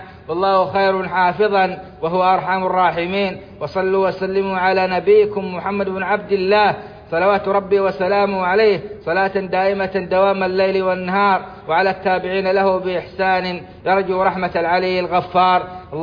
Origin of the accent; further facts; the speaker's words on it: Saudi Arabia; بلادنا السعودية حرسها الله